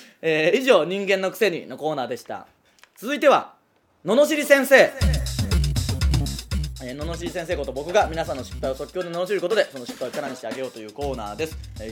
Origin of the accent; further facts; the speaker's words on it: Okayama, Japan; 香川なんて我々岡山県出身ですからすごい近い